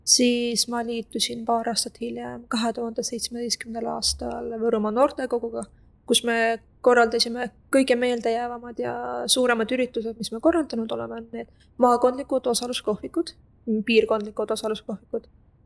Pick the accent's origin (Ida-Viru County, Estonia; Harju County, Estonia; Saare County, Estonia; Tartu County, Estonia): Tartu County, Estonia; Tartu; tulen Tartust, hetkel õpin õpetajaks ülikoolis